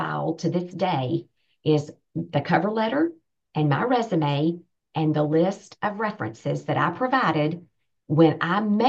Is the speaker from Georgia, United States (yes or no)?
yes; Thomson, Georgia, United States; was born and raised in Georgia. And that was a long time ago. I don't mind saying I'm 57 years old. And I grew up in a little community called Thompson outside of Augusta.